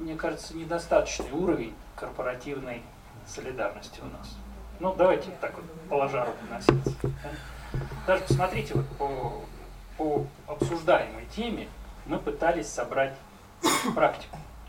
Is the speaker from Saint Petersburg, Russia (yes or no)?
yes; Saint Petersburg, Russia; Это не потому, что мы из Питера.